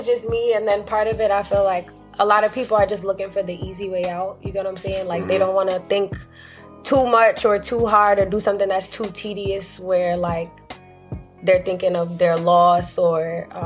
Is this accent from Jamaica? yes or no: yes; Jamaica; And I'm Jamaican